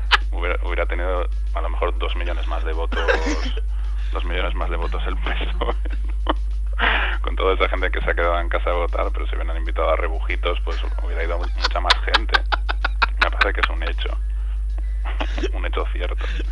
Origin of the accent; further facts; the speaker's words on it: Valladolid, Castile and León, Spain; yo soy de Valladolid y tampoco les entiendo